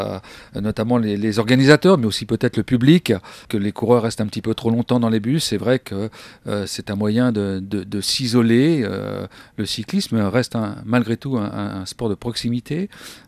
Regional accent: France; Je suis français

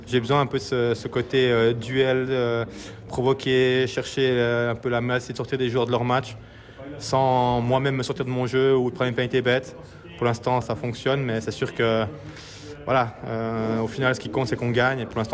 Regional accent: Fribourg, Switzerland; J'ai grandi à Fribourg avec Sean Hines comme partenaire

